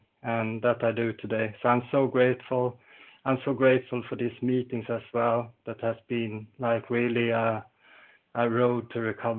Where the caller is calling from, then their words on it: Falun, Dalarna County, Sweden; English is a second language; I'm a recovered compulsive overeater, and I'm calling in from Falun in Sweden.